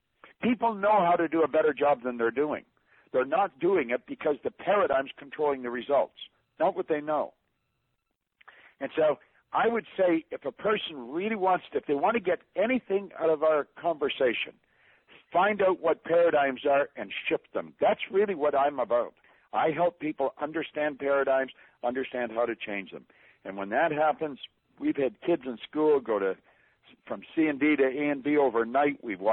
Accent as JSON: {"language": "English", "country": "Canada", "said": "Now, I'm a Canadian, and I'm saying that as a Canadian."}